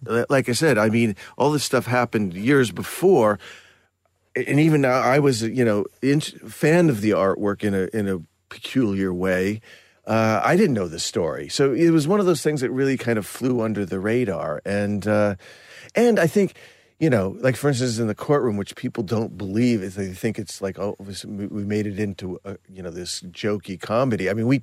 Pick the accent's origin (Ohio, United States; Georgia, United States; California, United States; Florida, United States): California, United States; Burbank; The artwork was something I grew up with in Burbank.